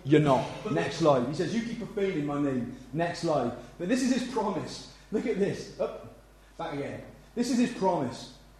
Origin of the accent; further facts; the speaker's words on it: Pontypool, Wales, United Kingdom; But I grew up in Pontypool. 15 years.